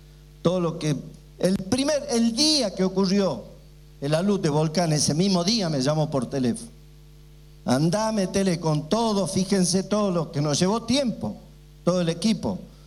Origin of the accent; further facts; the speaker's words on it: Jujuy, Argentina; que es la que tenemos que resolver como pueblo argentino, pero particularmente nosotros como pueblo jujeño.